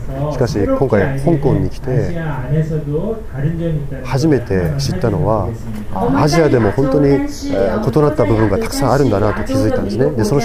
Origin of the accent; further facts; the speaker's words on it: South Korea; Japanese is a second language; 私は韓国人なんですけども